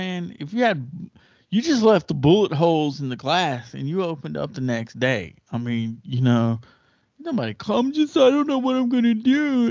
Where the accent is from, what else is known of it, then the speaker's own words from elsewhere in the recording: Alabama, United States; I didn't really grow up around my family. I grew up in Alabama.